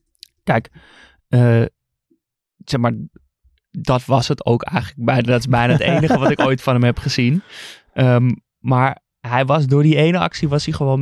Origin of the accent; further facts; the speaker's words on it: Amsterdam, North Holland, Netherlands; Dus natuurlijk gekleurd omdat ik uit Amsterdam kom.